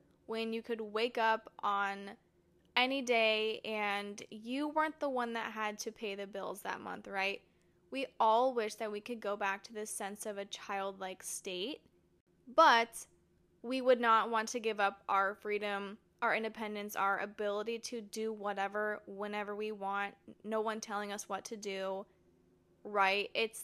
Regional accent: Arizona, United States; also born or lived in Ohio; I was born in Ohio when my parents moved us to Arizona. If you ask … that was possibly the worst thing that could have ever happened to her.

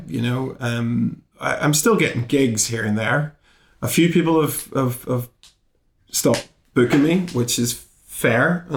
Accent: Belfast, Northern Ireland, United Kingdom; just going back to Belfast as well, you know? I mean, my accent, whenever I was growing up, anybody's accent from the north, if you came over here, you're immediately a terrorist.

